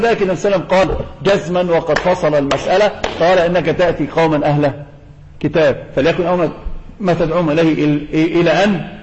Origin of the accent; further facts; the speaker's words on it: Egypt; هذا منتشر عندنا في مصر